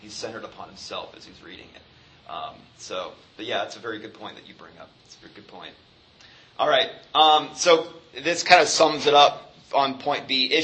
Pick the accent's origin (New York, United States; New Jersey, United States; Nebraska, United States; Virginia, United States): Nebraska, United States; He was a long time U.S. representative, actually from my home state of Nebraska. One of the few great things to come out of my state.